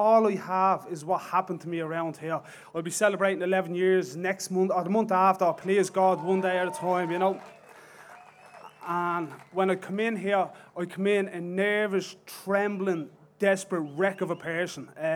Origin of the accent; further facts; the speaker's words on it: Dublin, Leinster, Ireland; I'm from Dublin, and I'm just going to give my own story.